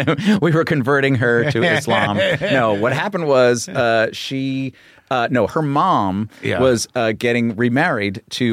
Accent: New York City, New York, United States; I grew up in New York City.

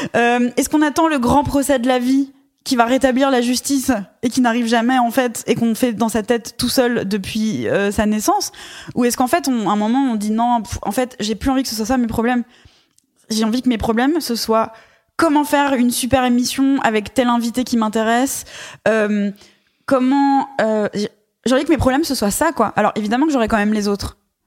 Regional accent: United States; N'oublie pas que je suis américaine.

